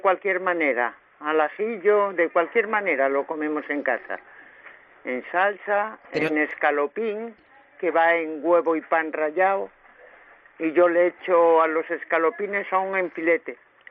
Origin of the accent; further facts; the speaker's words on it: Castile and León, Spain; porque yo soy zamorana, yo no conocía mucho pescado